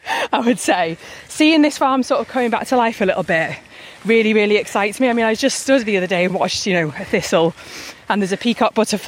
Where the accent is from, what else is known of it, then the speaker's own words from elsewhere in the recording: Liverpool, North West England, United Kingdom; No, I'm from Liverpool originally.